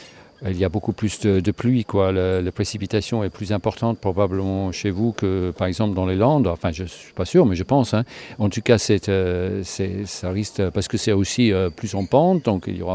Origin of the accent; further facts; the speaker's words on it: United Kingdom; born there; French is a second language; moi, je sais que dans mon pays natal, la Grande-Bretagne